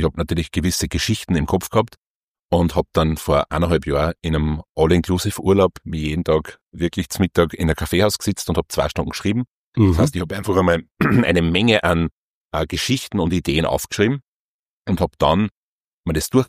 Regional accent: Upper Austria, Austria; Also ich bin im Hausruckviertel groß geworden, in einem Ort, der heißt Hortkirchen.

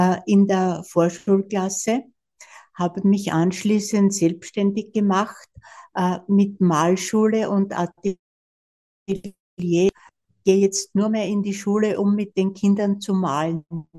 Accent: Horn, Lower Austria, Austria; Ich komme aus Horn.

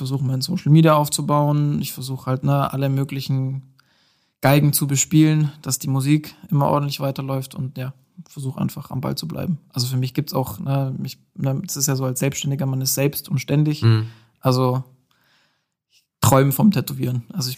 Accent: Baden-Württemberg, Germany; wo mir als Schwabe

